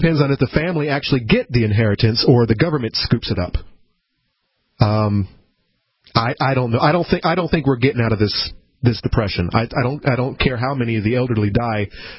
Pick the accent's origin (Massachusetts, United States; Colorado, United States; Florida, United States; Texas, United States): Florida, United States; Growing up in Florida and bitten by thousands of mosquitoes, and look at me, I'm doing just fine.